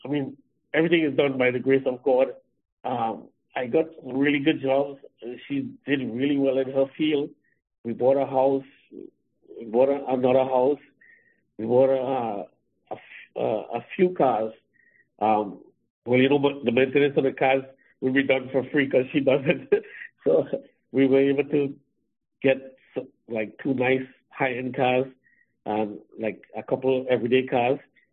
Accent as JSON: {"language": "English", "country": "Trinidad & Tobago", "moved": "as an adult", "said": "Well, I came here from Trinidad in 1988, and I was only 19 at the time."}